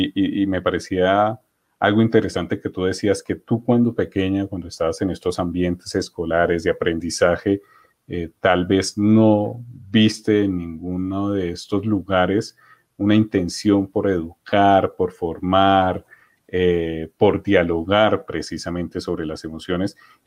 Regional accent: Colombia

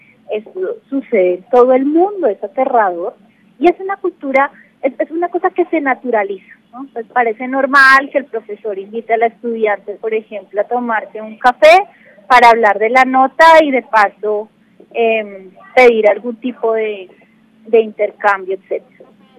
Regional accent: Colombia; ahora es responsabilidad nuestra como colombianos y colombianas recibir sus memorias

